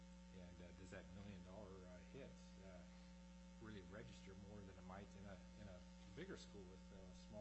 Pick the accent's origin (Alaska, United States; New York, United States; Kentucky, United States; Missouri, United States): Alaska, United States; Dillingham; my hometown of Dillingham is 2,400 people with 420 students.